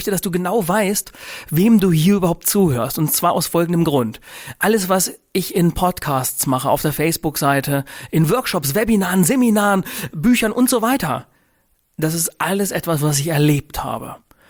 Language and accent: German; Winkel, Lower Saxony, Germany; also born or lived in Celle; wir hatten ein Haus in der Nähe von Gifhorn im Örtchen Winkel mit einem ganz, ganz großen Grundstück. Ich bin ganz behütet und unterstützt aufgewachsen